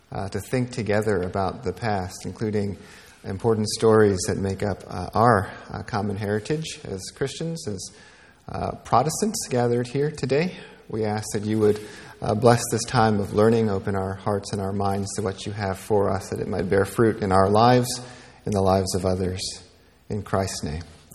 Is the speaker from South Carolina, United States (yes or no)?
no; New York City, New York, United States; But I grew up in New York City, so from the time that I was four, my family moved to New York, and I grew up there.